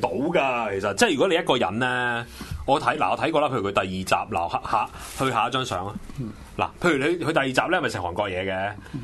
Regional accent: Hong Kong; 即係我哋香港人咧睇咧都 OK 嘅呢個節目都

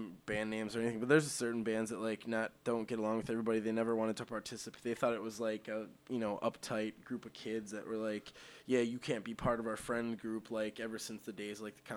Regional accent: Milwaukee, Wisconsin, United States; Little did they know I'm from Milwaukee, one of the dirtiest, most segregated cities in the U.S.

